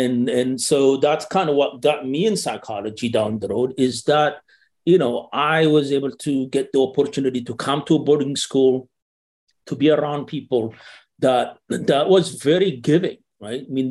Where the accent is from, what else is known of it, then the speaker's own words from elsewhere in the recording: Ethiopia; what's going on the streets back in Ethiopia were much more interesting than what goes on